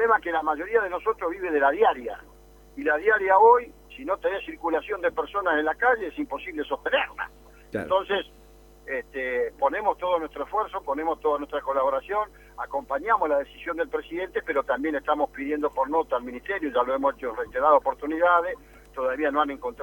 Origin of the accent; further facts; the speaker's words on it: Buenos Aires Province, Argentina; now in La Plata, Argentina; soy un bonaerense acérrimo, hasta me molesta cuando me confunden con los porteños. No tengo nada con los porteños, pero soy un hombre nacido en la provincia, amo esta provincia